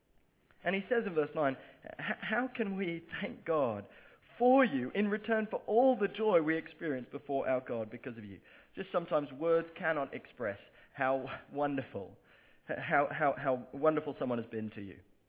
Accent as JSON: {"language": "English", "region": "England", "country": "United Kingdom", "tie": "born or raised there"}